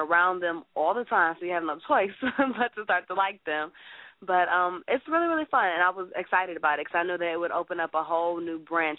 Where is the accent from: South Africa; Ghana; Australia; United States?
United States; Chicago, Illinois; don't fool, you know, the pretty girl, I'm from Chicago, though